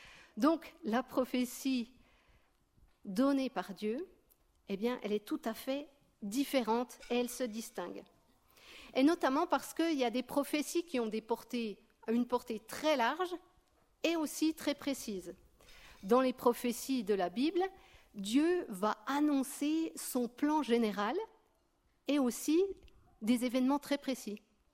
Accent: Bourgogne-Franche-Comté, France; Ensuite, on est reparti un petit peu dans un peu plus au nord de la France, en Franche-Comté, dans le Doubs. Peut-être que vous entendrez un peu mon accent, parce que je suis native. En fait, je suis native de là-bas.

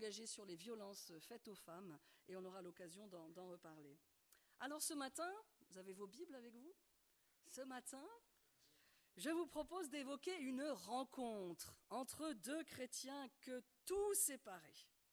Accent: Bordeaux, Nouvelle-Aquitaine, France; mon accent me trahit, hein, je suis française. Je peux rester? Ça va? Je viens de Bordeaux

